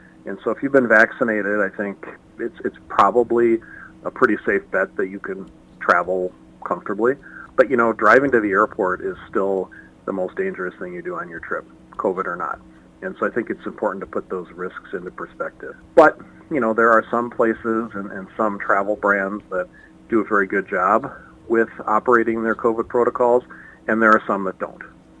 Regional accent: La Crosse, Wisconsin, United States; I grew up in La Crosse, and I just think it's so neat to kind of see the areas that you might be familiar with from a totally different perspective.

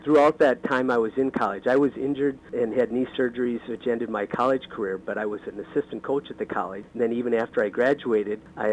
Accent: Blooming Prairie, Minnesota, United States; I grew up on a farm between Blooming Prairie and Owatonna. It was a little area called Little Missile. That was our church and elementary school. And then we moved to a farm just east of Blooming Prairie

